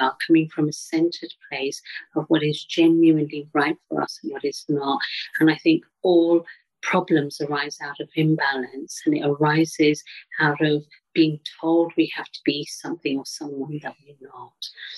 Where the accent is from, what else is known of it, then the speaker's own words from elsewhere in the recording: England, United Kingdom; also born or lived in Africa / India; So, you know, I was born in Africa to Indian parents, and although I was born in Africa, spent very little time there. So I was a baby when I left, moved to India, and then ended up in England, and I lived in England. I've grown up in England.